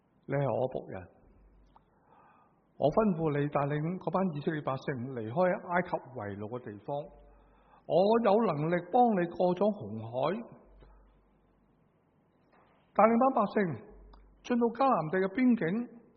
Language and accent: Chinese; China; 我们中国人有个说话，知其然就不知其所以然。